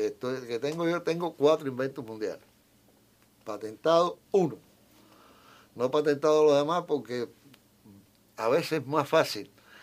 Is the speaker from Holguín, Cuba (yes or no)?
no; Güira de Melena, Mayabeque, Cuba; born there; Nací en Huila de Melena, en un lugar que se llama Sotolongo, que es una ciénaga al lado de Huila de Melena.